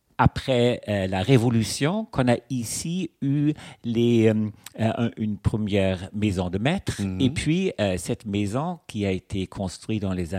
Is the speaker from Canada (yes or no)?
no; Germany; French is a second language; je suis né en Allemagne après la guerre. J'ai eu une enfance également dans la province, n'est-ce pas, dans un village.